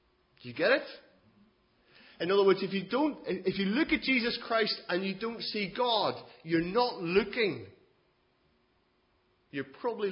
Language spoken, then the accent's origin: English; Southport, North West England, United Kingdom; Where are you from? Southport.